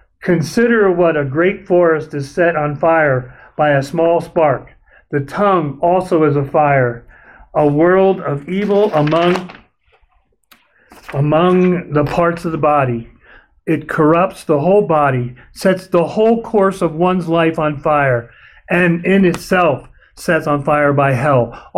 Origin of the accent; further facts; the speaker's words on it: New Jersey, United States; Sometimes I use the excuse I'm from North Jersey and I'm a sailor, but it's not good enough. It is not a good enough excuse. It is, the vernacular I grew up with was terrible.